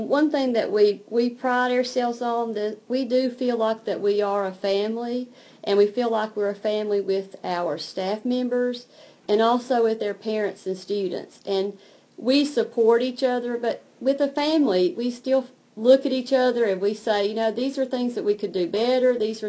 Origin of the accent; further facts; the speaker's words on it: North Carolina, United States; Well, I grew up in Haywood County, and I am a product of Haywood County Schools.